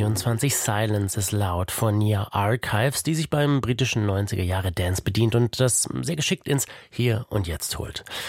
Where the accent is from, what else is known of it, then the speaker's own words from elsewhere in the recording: Baden-Württemberg, Germany; So sagt man Hallo bei uns im Schwarzwald, wo ich herkomme.